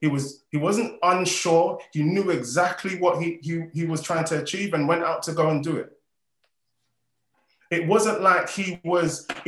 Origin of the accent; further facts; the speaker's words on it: Nigeria; I mean, in my family, I'm Nigerian.